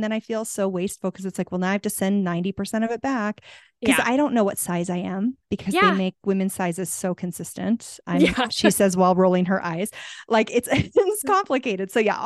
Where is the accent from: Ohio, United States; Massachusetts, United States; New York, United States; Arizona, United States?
Arizona, United States; Tucson; also born or lived in California; now in Santa Fe, United States; I'm not going out because I'm from Tucson. So I'm from hot weather, warm. Yeah. I lived in California for 20 years.